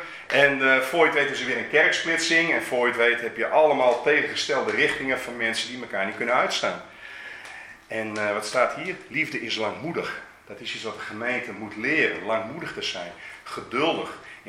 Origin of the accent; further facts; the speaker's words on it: Leeuwarden, Friesland, Netherlands; Ik kom uit Leeuwarden, ik ben er geboren getogen.